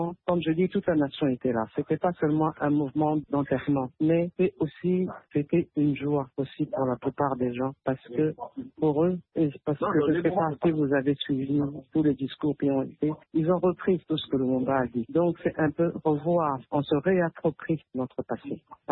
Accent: DR Congo

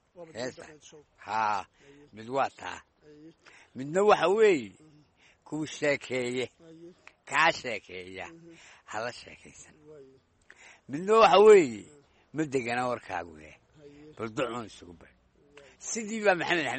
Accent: Hargeisa, Woqooyi Galbeed, Somalia; born there; waxaan ku dhashay Hargeysa

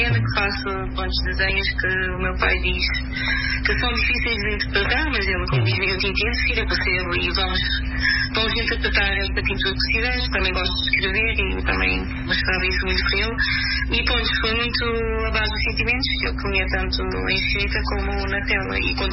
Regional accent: Cape Verde; porque sou cabo-verdiana e gosto muito.

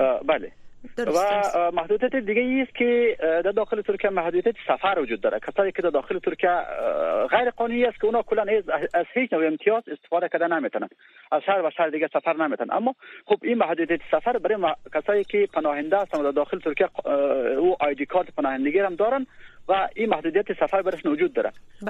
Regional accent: Afghanistan; now in Turkey; وقتی متوجه میشن که ما افغان هستیم

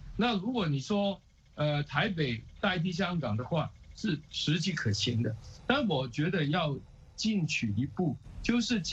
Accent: Guangdong, China; 又变成我们广东人说的那种糖水滚糖鱼、黄水滚黄鱼，

